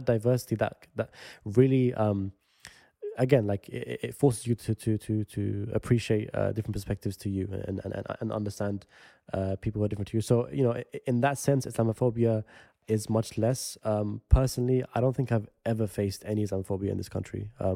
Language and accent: English; London, United Kingdom; whenever I go to America and people hear I'm from London